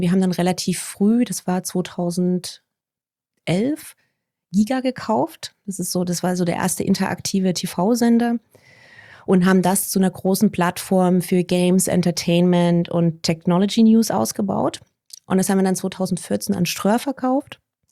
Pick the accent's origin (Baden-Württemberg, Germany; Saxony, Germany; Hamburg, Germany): Saxony, Germany; Dresden; moved away as an adult; also born or lived in Leipzig; now in Berlin, Germany; ich bin jetzt 48 Jahre alt, habe noch 2 bis zur 50, freue mich aber ehrlich gesagt drauf. Ich komme ursprünglich aus Ostdeutschland, aus Dresden, bin da aufgewachsen, habe dann in Leipzig studiert, bin 97 nach Berlin gegangen für einen ersten Job